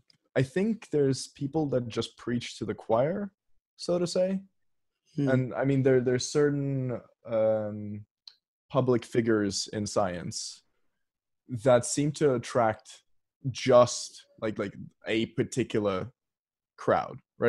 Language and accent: English; Perth, Western Australia, Australia; now in Sydney, Australia; I just moved to Sydney. I'm originally from Perth